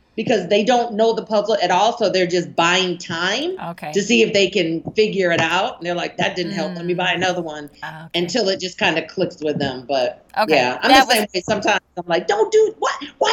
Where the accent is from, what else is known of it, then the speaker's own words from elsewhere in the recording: Maine, United States; I grew up in the 70s and I was born and raised in Maine.